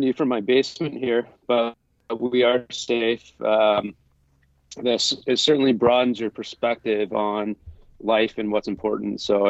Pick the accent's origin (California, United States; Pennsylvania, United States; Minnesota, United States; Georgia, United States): California, United States; I'm from California, so I grew up in California playing, what you might think is a traditional California based group of sports.